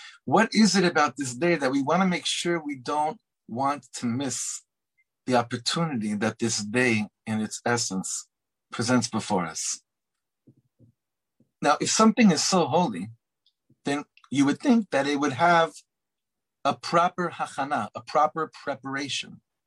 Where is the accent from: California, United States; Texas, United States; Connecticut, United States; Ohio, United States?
California, United States; Beverly Hills; for instance, I come from Beverly Hills, right?